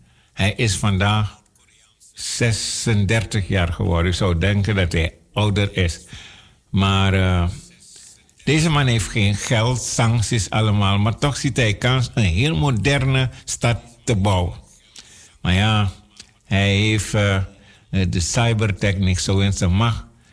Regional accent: Amsterdam, North Holland, Netherlands; En je moet weten, ik kom ook van Amsterdam-Noord. Ik maak vice versa 40 kilometer om hier te zijn.

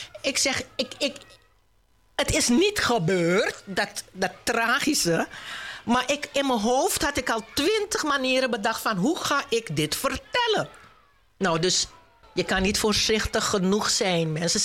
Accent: Suriname; u hoort het ook wel aan mij dat ik uit Suriname kom. Dat ik zo af en toe een Surinaams sausje erin doe

